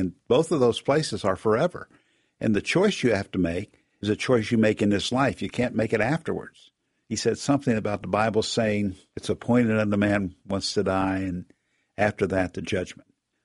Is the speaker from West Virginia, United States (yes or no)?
yes; West Virginia, United States; I grew up on the Kanawha River, which is not exactly an airfield, but there was a seaplane base about 2 miles from my home.